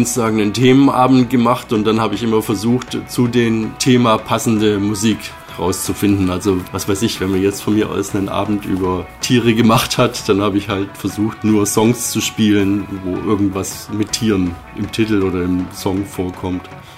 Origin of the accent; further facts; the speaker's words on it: Böblingen, Baden-Württemberg, Germany; now in Tübingen, Germany; Ich komme ursprünglich aus Böblingen, bin dann irgendwann zum Studium hier nach Tübingen gekommen